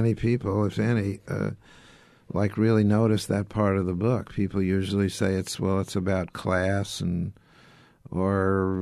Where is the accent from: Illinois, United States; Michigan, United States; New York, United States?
New York, United States; I grew up in Gatsby country. I grew up on Long Island when I was a boy. I was talking about the woods that I could go to.